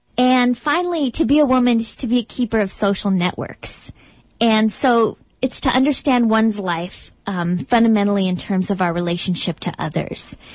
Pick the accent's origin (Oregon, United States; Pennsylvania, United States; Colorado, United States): Colorado, United States; Littleton; I am 31. I'm from Littleton, Colorado, and I am a teacher and a researcher.